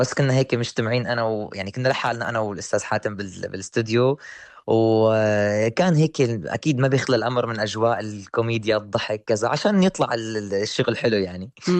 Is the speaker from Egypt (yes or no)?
no; Syria; accent: Syrian; لانه انا غنيت اصلا اوريدي كثير اغاني بلهجتي السوريه، او اذا بدك اللبنانيه